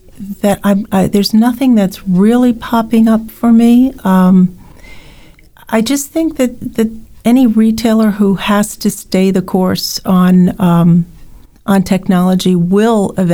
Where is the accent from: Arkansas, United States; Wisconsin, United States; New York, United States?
New York, United States; Long Island; I grew up on Long Island.